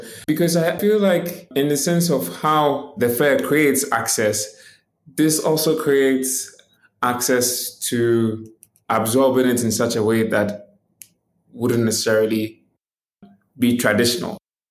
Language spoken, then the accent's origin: English; Ghana; I'm from Ghana.